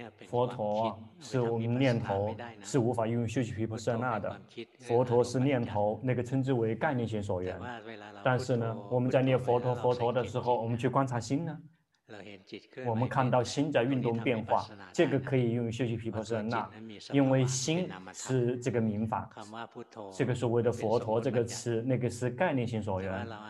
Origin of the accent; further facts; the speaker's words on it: Thailand; Chinese is a second language; 但是我们泰国人这个用词用错了